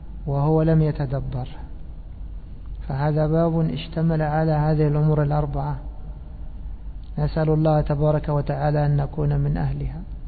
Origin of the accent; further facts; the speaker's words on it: Cairo, Cairo Governorate, Egypt; كان عندنا في مصر في القاهرة قارئ معروف